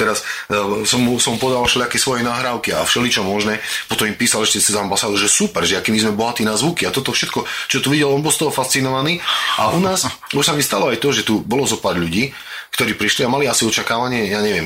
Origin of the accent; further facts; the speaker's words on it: eastern Slovakia, Slovakia; Ja som z východu, ja som z východných kopcov